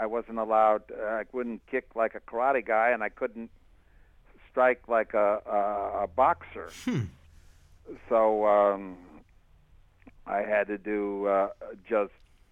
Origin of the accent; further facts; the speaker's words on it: Los Angeles, California, United States; we couldn't have it in Los Angeles, which was my hometown